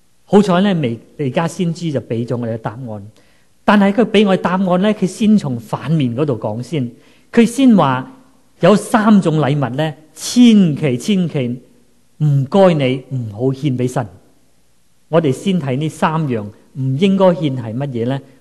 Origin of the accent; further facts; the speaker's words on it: Guangdong, China; 我们就不要像我广东人想吃乳鸽很贵的